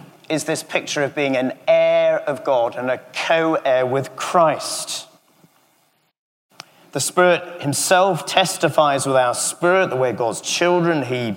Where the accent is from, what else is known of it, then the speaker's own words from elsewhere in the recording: England, United Kingdom; accent: English; I would find that my English accent would be accentuated whenever I was amongst people.